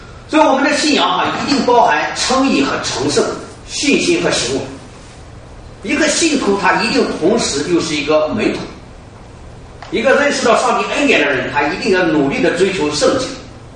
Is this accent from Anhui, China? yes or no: no; Shandong, China; moved away; 最近我们回过中国啊，中国现在这个高铁非常的快啊，从我老家山东到北京就两个小时啊，以前要十几个小时。